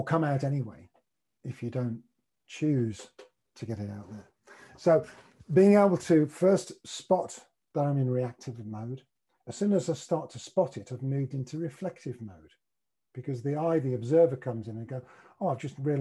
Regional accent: Birmingham, West Midlands, United Kingdom; I'm from Birmingham, so I almost count as being not living in the south as long as I am.

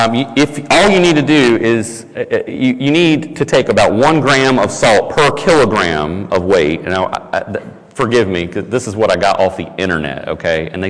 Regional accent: North Carolina, United States; Now, I don't know about you, but when back where I grew up in North Carolina, when someone would say, so-and-so is the salt of the earth, what they meant was that was a very stable person.

